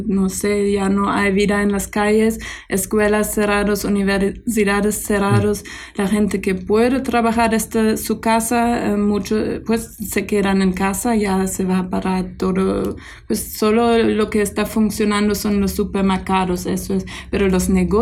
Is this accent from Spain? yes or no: no; Münster, North Rhine-Westphalia, Germany; Spanish is a second language; en mi ciudad, Münster, donde vengo de Alemania